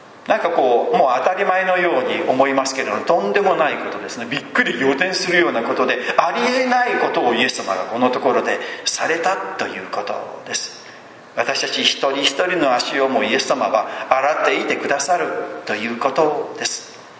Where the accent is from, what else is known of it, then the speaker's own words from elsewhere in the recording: Shimane, Japan; で私島根県出身で、なんか関係ないんですけどね